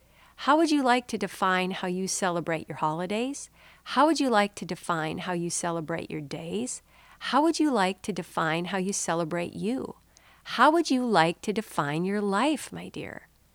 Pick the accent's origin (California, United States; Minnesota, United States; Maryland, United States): Minnesota, United States; Growing up in Minnesota, it was the one place where we could escape the winter, cold and snow